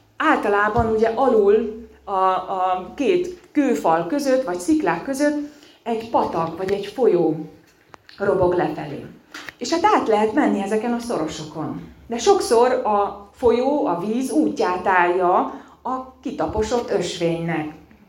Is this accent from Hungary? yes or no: no; Transylvania, Romania; Az utóbbi időben többször is volt alkalmunk Erdélyben járni, én onnan származom